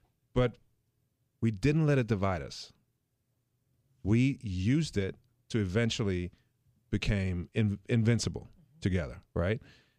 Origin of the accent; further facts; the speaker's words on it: Germany; English is a second language; moved away; So in this I'm from another country. By now you probably heard it, but I'm from Germany.